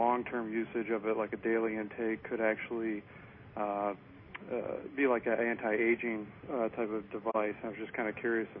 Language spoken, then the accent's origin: English; Chandler, Arizona, United States; I'm from Arizona, calling from Arizona.